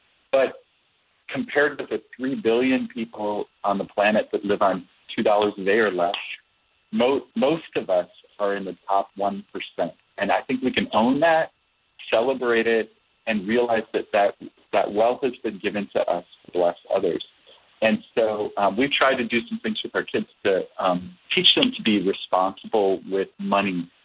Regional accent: Minneapolis, Minnesota, United States; Well, when as kids growing up in Minnesota, I'm from Minneapolis.

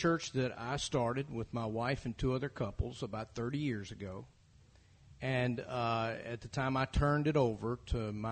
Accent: Memphis, Tennessee, United States; and I grew up in Memphis, so I know the city very well, it has a dark history in the years surrounding the death of Dr. King.

